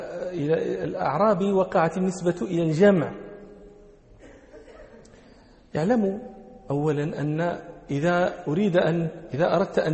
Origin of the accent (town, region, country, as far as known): Morocco